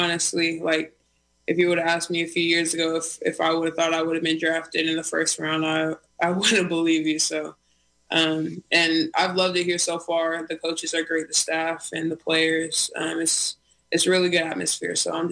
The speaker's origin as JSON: {"language": "English", "region": "Alaska", "country": "United States", "tie": "born or raised there", "said": "I grew up just around Alaskan Natives, so that's mostly what I know."}